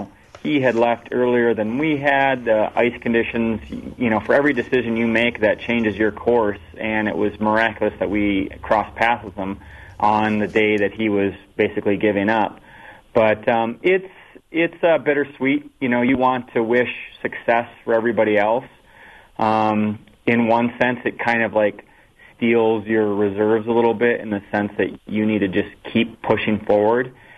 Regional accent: Cedarburg, Wisconsin, United States; Yeah, so I grew up in Cedarburg, and I'm always grateful for growing up in Wisconsin.

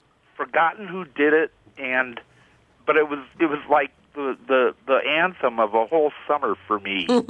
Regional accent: Detroit, Michigan, United States; I not only went to Wayne State University, but I grew up in Detroit during the 50s and 60s.

